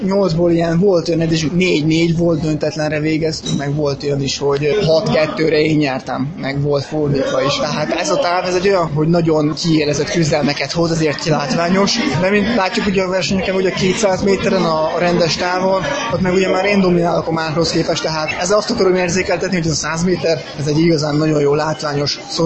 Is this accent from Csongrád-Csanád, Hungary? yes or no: yes; Szeged, Csongrád-Csanád, Hungary; tényleg igazi szegedi vagyok. Tehát világéletemben a szegedi vízitelep 1 kilométeres körzetében laktam